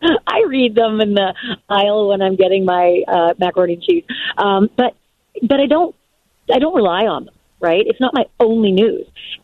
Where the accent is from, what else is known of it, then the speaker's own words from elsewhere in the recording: United States; I'm not being served as an American, and I would like a nice, unbiased product out there.